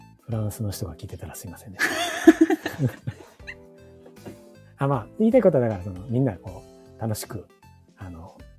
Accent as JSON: {"language": "Japanese", "region": "Kansai", "country": "Japan", "said": "まあでも、あ、私あの関西人全然関西人ですけど"}